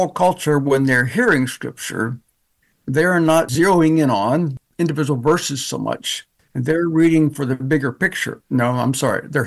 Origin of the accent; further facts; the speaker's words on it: Pennsylvania, United States; born there; also born or lived in Virginia / New York / North Carolina; now in Indiana, United States; I was born in Pennsylvania. I now live in Indiana. I've also lived in Virginia and New York and North Carolina.